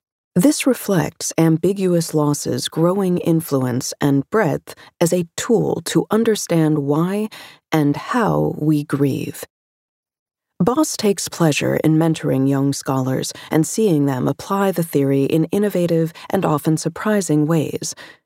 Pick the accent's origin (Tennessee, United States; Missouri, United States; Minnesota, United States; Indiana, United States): Minnesota, United States; Minneapolis; since that fateful Memorial Day when George Floyd was killed here in my hometown of Minneapolis